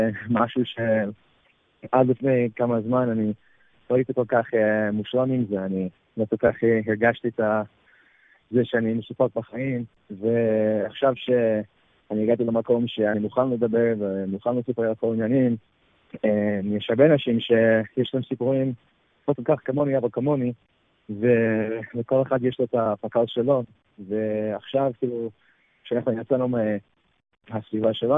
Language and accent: Hebrew; New York City, New York, United States; אני נולדתי בניו יורק, בקרון הייטס, בברוקלין, ואני נולדתי במשפחה חב"ד.